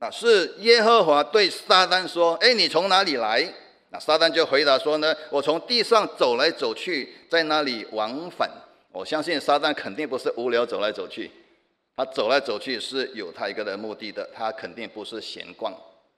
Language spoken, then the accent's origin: Chinese; Singapore; 我相信我们新加坡人应该是最熟悉的